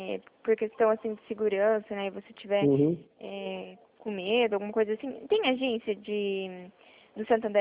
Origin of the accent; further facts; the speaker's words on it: Toledo, Paraná, Brazil; eu sou aqui de Toledo, Paraná.